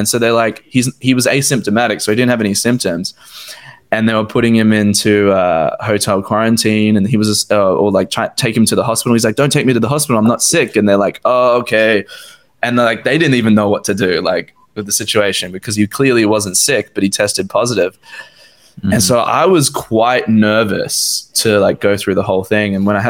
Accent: Australia; But me as an Australian citizen, I had to apply to leave.

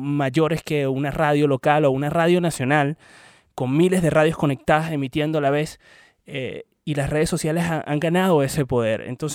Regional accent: Puerto La Cruz, Anzoátegui, Venezuela; empezando la universidad además, en mi ciudad natal, Puerto La Cruz, en Venezuela.

